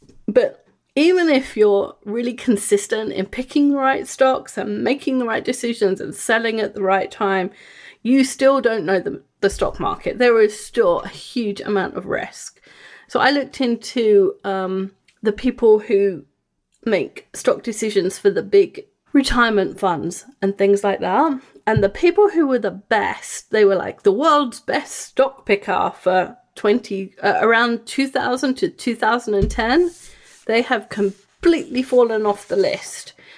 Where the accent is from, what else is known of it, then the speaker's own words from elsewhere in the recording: England, United Kingdom; I grew up in England, so I heard advertisements for stock things and other investment vehicles.